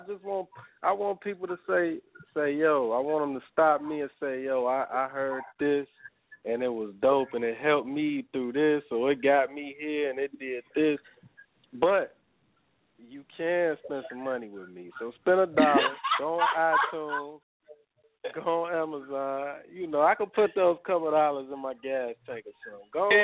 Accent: Chicago, Illinois, United States; that's what you asked me earlier about growing up in Chicago. That's where that growing up in Chicago comes in at, right there.

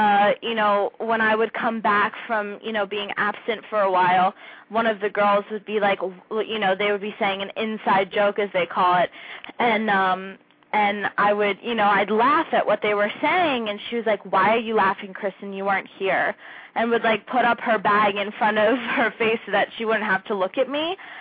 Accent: Philadelphia, Pennsylvania, United States; accent: Philadelphia; But when I was little, I said note because, again, my Philly accent.

